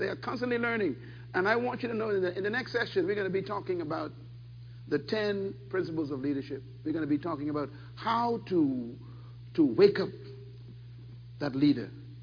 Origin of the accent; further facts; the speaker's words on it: Bain Town, New Providence, Bahamas; And I say, I'm from Baintown. And they're like, what is Baintown? I say, it's one of the poorest areas of my island where I was born.